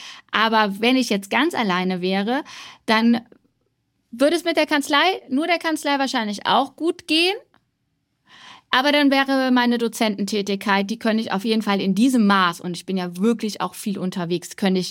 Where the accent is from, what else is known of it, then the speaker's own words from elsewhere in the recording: North Rhine-Westphalia, Germany; ich komme ja aus NRW